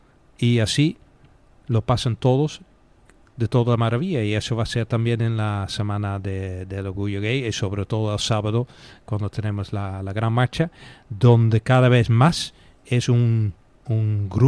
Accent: Netherlands; Spanish is a second language; Yo soy holandés y casi se puede comparar con lo que está pasando en Ámsterdam

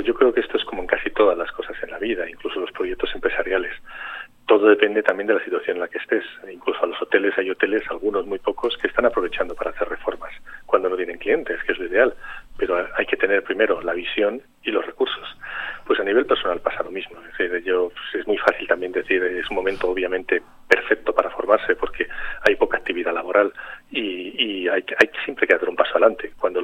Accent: Spain; aquí como los españoles lo pronunciamos tan mal en francófono, pues lo sufrimos todos, yo incluido.

